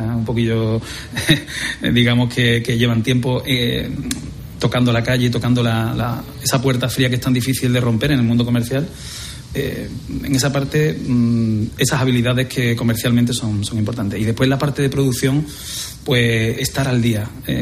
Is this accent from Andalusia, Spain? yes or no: yes; Seville, Andalusia, Spain